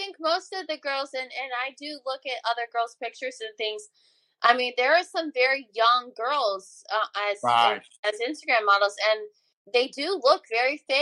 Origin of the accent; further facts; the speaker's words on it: Baltimore, Maryland, United States; Hi, I'm from Baltimore.